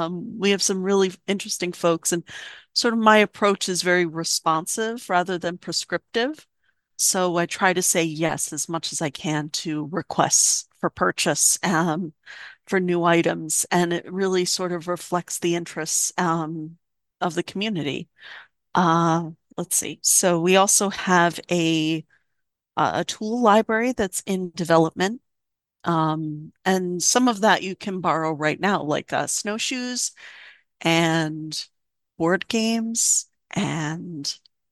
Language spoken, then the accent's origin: English; New York, United States; I did not grow up in New York, in Vermont. I grew up in New York. And spent some time in Rhode Island as well.